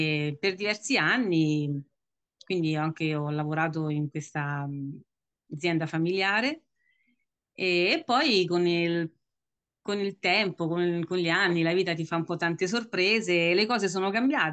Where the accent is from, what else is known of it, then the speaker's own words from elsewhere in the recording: Sydney, New South Wales, Australia; sono nata a Sydney, una suburban qui di Sydney, e sì, siamo sempre qui. Io e un altro fratello siamo nati